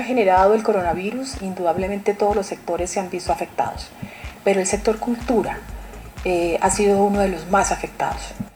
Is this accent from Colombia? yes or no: yes; Colombia; Es el momento de estar unidos, es el momento de pensar como colombianos.